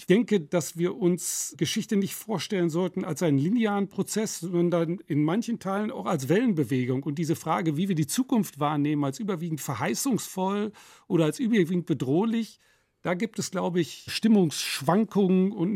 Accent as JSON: {"language": "German", "town": "Nottuln", "region": "North Rhine-Westphalia", "country": "Germany", "tie": "born or raised there", "said": "Ja, das wurde in dem Ort Nottuln, wo ich groß geworden bin, gespielt."}